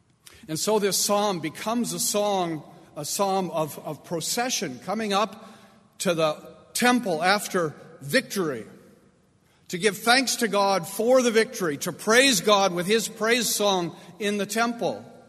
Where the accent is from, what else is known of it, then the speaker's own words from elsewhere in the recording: United Kingdom; And that may be just part of the fate of being British, some of us.